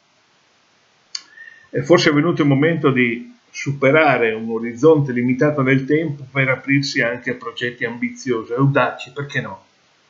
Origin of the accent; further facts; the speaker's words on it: Veneto, Italy; born there; vado nel cimitero del paesino dove sono nato, in provincia di Treviso